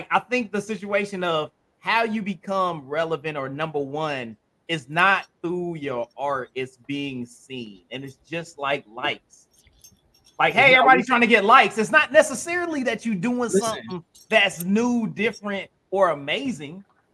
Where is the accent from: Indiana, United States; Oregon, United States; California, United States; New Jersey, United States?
Indiana, United States; But, you know, I have fam up in, you know, my home state. I'm a Hoosier. So up in Indiana, you know what I'm saying?